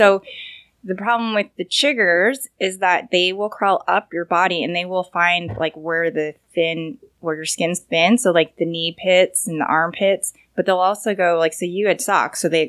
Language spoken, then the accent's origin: English; Canada; So I grew up in Canada. I did not even know about chiggers until I went